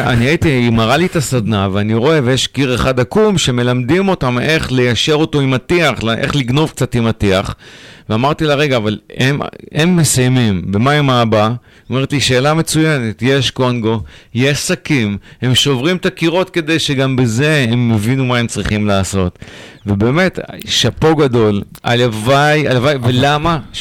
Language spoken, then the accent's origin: Hebrew; Beit Shemesh, Jerusalem District, Israel; also born or lived in Petah Tikva; now in Tel Aviv, Israel; אני נולדתי בירושלים, דיברנו על זה, וגדלתי בבית שמש, ואחר כך בפתח תקווה